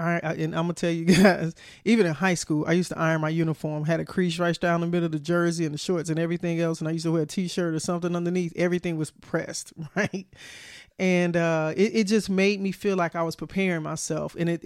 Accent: Chicago, Illinois, United States; I'm from Chicago, so you know, roller skating is a thing, honey.

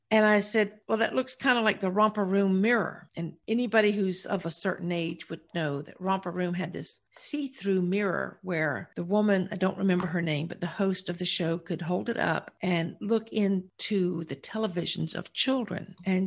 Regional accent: South Carolina, United States; I said, I'm from South Carolina, darling.

